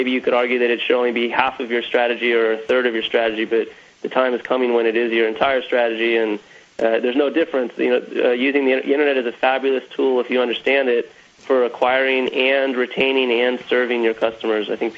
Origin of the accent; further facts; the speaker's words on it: Kansas, United States; Funny, I'm actually from Kansas, but I don't take that the wrong way.